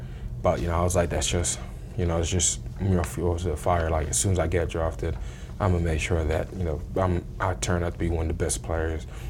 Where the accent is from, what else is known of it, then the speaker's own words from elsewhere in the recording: England, United Kingdom; now in United States; I came from England and now I'm in America playing a sport that is, you know, dominated by Americans. Now I'm one of only five English players playing it